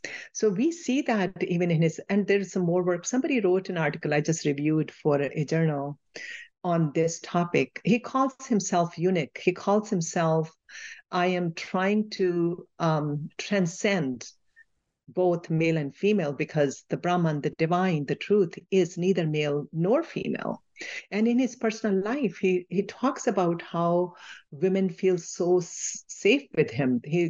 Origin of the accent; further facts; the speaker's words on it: India; When I was growing up in India